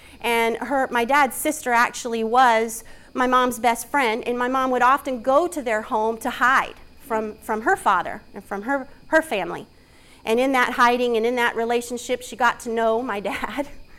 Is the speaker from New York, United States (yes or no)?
no; California, United States; born there; I was born in California. And my dad remained in California. My mom kind of moved all over the place.